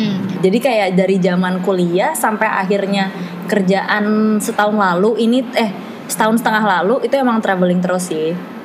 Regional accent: Jakarta, Indonesia; also born or lived in Bandung; Lahir dan besar di Jakarta. Sempat tinggal di Bandung 4 tahun waktu kuliah.

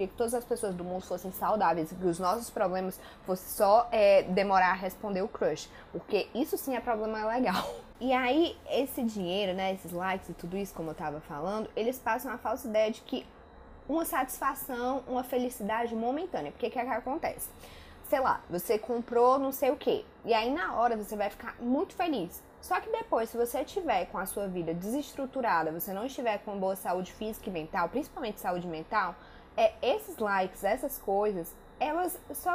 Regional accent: Ceará, Brazil; Desculpa o termo, mas eu sou cearense

